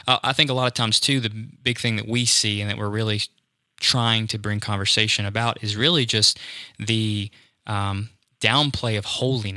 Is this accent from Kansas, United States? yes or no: no; Jackson, Mississippi, United States; We're from, born and raised in the Jackson, Mississippi area. We grew up in a Southern Baptist context.